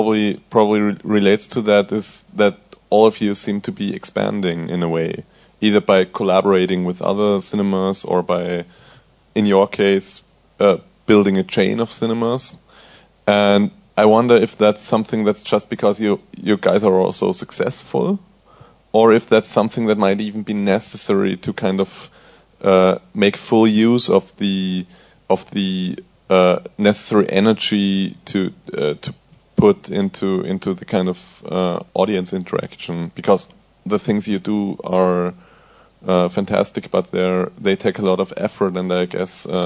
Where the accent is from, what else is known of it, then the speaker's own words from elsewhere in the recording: Austria; I'm from Austria